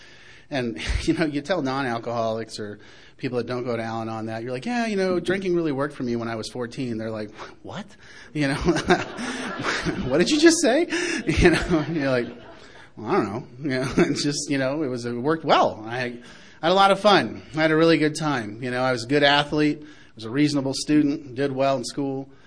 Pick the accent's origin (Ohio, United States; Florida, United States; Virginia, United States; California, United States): California, United States; Palo Alto; I grew up in Palo Alto, California. It was a cute little college town.